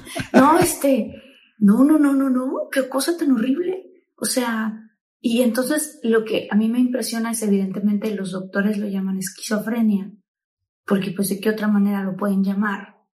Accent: Hidalgo, Mexico; Nosotros somos de Hidalgo, de un pueblo cerca de Tizayuca.

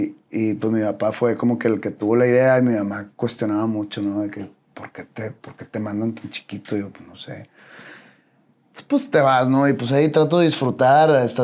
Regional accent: Monterrey, Nuevo León, Mexico; Soy de aquí de Monterrey. Nací en la maternidad Conchita.

